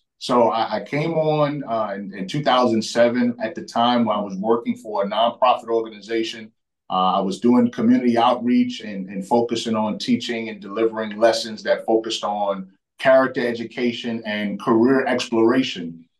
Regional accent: Bronx, New York, United States; I'm originally from the Bronx, New York, right? Grew up in a single parent home.

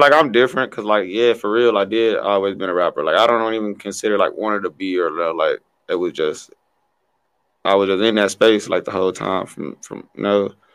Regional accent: Fort Worth, Texas, United States; also born or lived in Chicago; I was born in Chicago. And I did go to, I graduated high school in Dallas, Texas.

